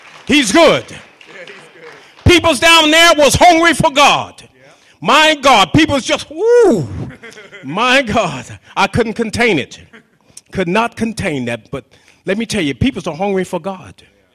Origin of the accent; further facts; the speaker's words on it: Yakima, Washington, United States; And here I am from Little Yakima.